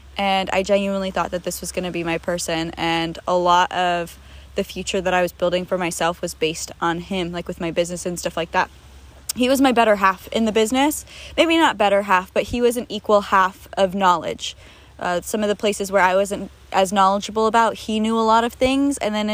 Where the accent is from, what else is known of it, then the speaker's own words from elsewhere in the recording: Naples, Florida, United States; I was in my hometown in the Naples area of Florida, and my rent went from $1,800 a month to $3,200.